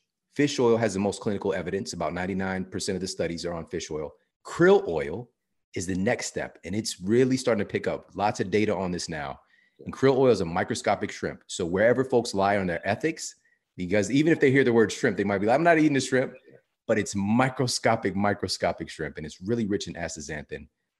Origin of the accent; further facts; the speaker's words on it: St. Louis, Missouri, United States; And I'm from St. Louis, Missouri. So, you know, well noted to be, well, that's what we call it around there, baseball heaven.